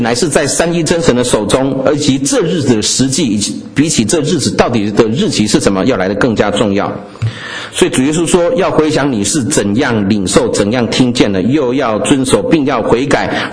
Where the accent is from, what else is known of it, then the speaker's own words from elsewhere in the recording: China; 我们中国人喜欢在进门之前把鞋子脱在外面